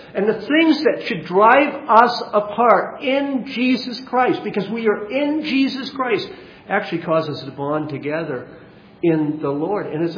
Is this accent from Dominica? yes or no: no; Kentville, Nova Scotia, Canada; I can remember a number of years ago in my hometown, when Sheila and I were first married, we lived in a village or a small town called Kentville, Nova Scotia.